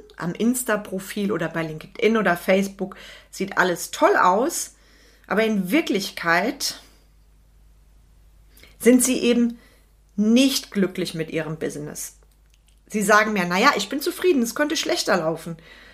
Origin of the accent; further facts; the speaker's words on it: North Rhine-Westphalia, Germany; Ich komme ja aus NRW